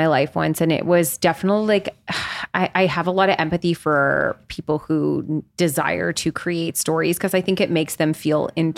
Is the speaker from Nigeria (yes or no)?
no; Canada; because we are Canadian.